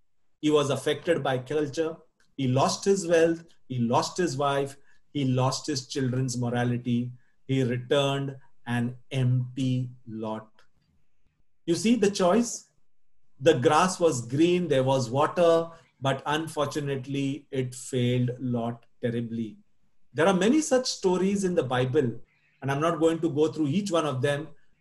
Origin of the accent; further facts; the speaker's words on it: Kalina, Maharashtra, India; I was born and brought up in Kalina.